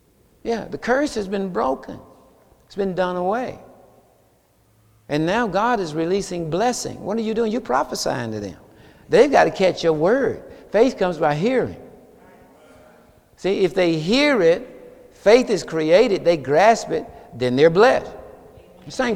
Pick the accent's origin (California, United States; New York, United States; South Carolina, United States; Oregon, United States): South Carolina, United States; Seneca; over there on Perry Hill where I was raised in Seneca, South Carolina